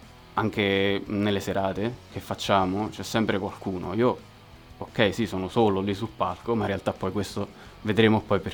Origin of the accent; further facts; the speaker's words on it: Ascoli Piceno, Marche, Italy; vengo da Ascoli Piceno, ahimè. Classe 1993, ridono.